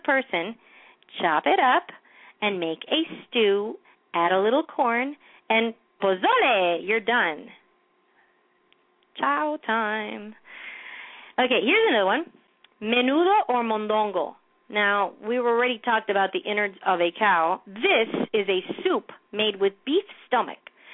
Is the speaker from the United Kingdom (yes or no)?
no; Miami, Florida, United States; I'm Puerto Rican, but I grew up in Miami, so I'm kind of Cuban